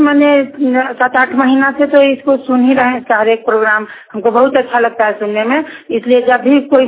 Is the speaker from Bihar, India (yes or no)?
yes; Jhajha, Bihar, India; हम झाझा के रहने वाले हैं।